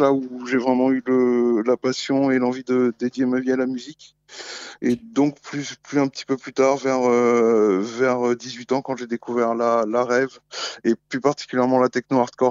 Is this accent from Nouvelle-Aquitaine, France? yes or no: no; Île-de-France, France; De région parisienne.